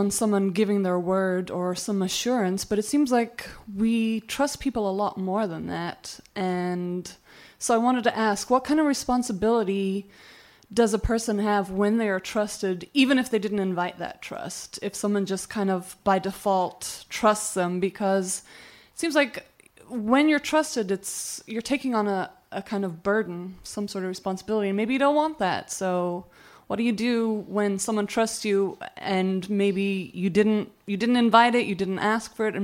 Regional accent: San Francisco, California, United States; Thank you. … I'm from San Francisco

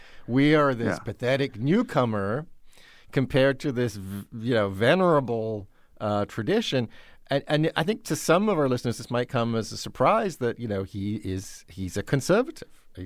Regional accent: United Kingdom; I confess to being a Brit myself.

